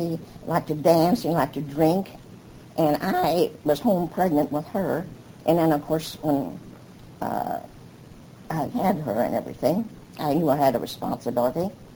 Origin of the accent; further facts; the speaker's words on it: Canova, South Dakota, United States; also born or lived in Minnesota; And I was born in Minnesota, but shortly after I was born, we moved to South Dakota.